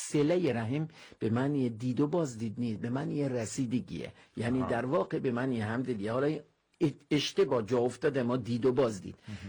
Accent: Iran; اقوام مختلفی داریم، ولی ما هم ایرانی هستیم

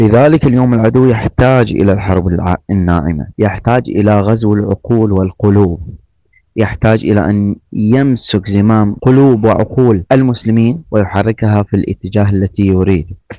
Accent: Bahrain; عندنا في البحرين

